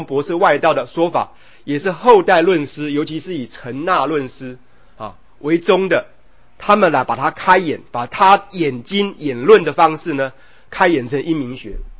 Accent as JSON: {"language": "Chinese", "country": "China", "said": "一个一个都能够呈现在我们中国人这么有福报的这一群人身上。"}